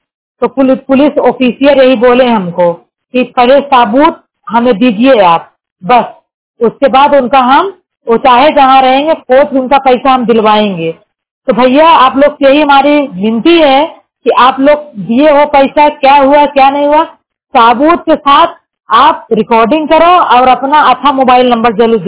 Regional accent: Jaunpur, Uttar Pradesh, India; now in Mumbai, India; जिला जौनपुर उत्तर प्रदेश के रहने वाली हूँ, मुंबई में रहती हूँ।

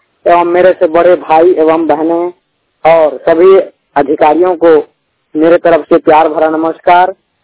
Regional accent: Raigarh, Chhattisgarh, India; मैं कक्षा 10वीं का छात्र हूँ, मैं 100% विकलांग हूँ और ग्राम गौर बहारी जिला रायगढ़ छत्तीसगढ़ का रहने वाला हूँ।

